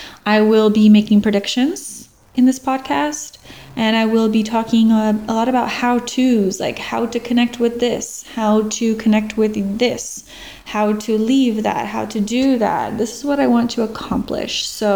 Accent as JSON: {"language": "English", "country": "United States", "said": "So I am from the United States, but my soul is from a different dimension."}